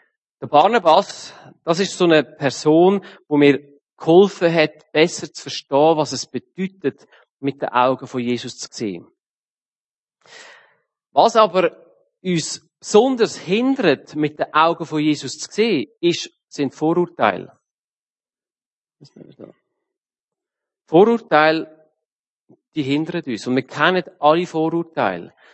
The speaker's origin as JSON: {"language": "German", "region": "Aargau", "country": "Switzerland", "said": "Ja, als Aargauer davor würde es mich schon wundern"}